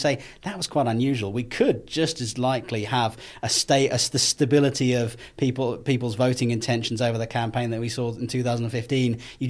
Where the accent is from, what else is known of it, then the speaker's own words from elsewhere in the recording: Winchester, South East England, United Kingdom; So I grew up in Winchester, and that's where I live now